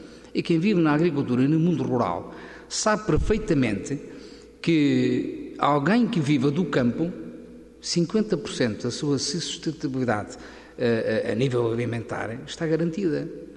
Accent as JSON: {"language": "Portuguese", "region": "Oeste", "country": "Portugal", "said": "Eu sou do Oeste, eu vivo todos os dias com o pessoal, principalmente da parte da fruticultura"}